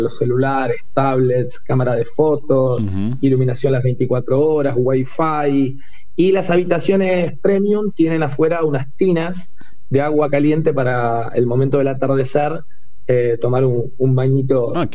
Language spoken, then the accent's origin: Spanish; Bahía Blanca, Buenos Aires Province, Argentina; Yo soy un ciudadano del mundo, básicamente. En realidad nací en Capital Federal, viví toda la vida en Bahía Blanca y durante los últimos 5 años he vivido por toda Argentina.